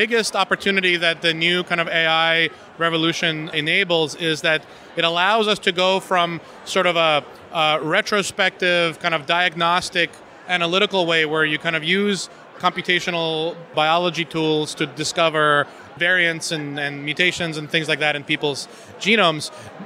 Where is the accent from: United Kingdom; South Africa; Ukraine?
Ukraine; Kyiv; There was a giant bomb crater at some point right next to the house where I grew up in Kyiv.